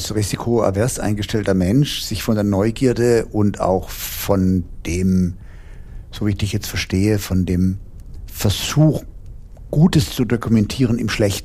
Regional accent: Heidelberg, Baden-Württemberg, Germany; bis zurück nach Heidelberg, wo ich herstamme. Also ich bin gar nicht so weit weg von deinem Schwabenland.

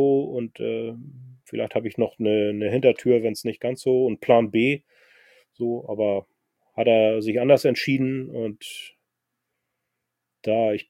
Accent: Hamburg, Germany; dann bin ich auch Hamburger, ne?

